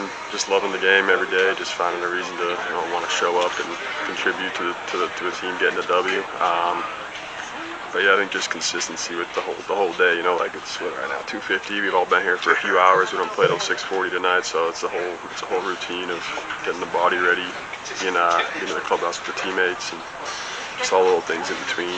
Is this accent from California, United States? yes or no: no; Boston, Massachusetts, United States; I grew up in Boston, loving the Red Sox